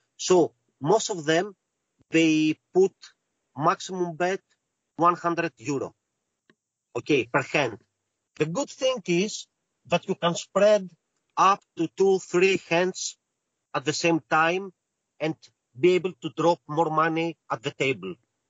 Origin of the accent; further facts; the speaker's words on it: Greece; English is a second language; Yes, I am born and raised in Greece.